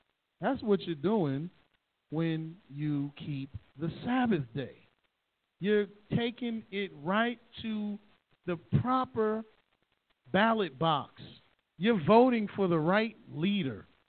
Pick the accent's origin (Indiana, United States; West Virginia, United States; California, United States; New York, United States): New York, United States; I know when I was growing up in New York, they because firecrackers and fireworks were illegal in New York unless you're a professional.